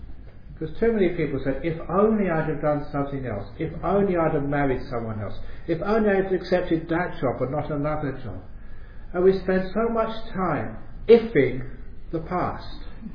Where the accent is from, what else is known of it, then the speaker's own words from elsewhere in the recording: London, United Kingdom; born there; because I was born in London.